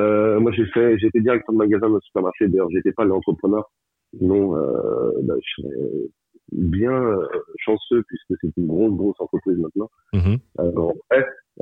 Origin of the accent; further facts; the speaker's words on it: Quimper, Brittany, France; born there; moved away as an adult; also born or lived in Lyon; now in Paris, France; Ouais, je suis un Quimperrois. Enfin, je suis un Quimperrois. Je suis né à Quimper, je n'ai pas vécu beaucoup, mais toute ma famille du côté de ma mère est breton et habite encore en Bretagne. Et moi, je suis parti il y a 30 ans à Lyon, et maintenant à Paris, mais je suis breton.